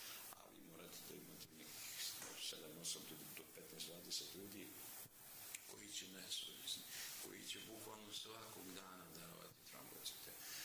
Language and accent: Serbian; Herzegovina, Bosnia & Herzegovina; Ja sam inače Hercegovac